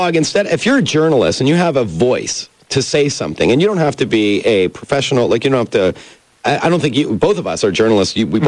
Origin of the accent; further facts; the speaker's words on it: Canada; Yeah, I'm Canadian.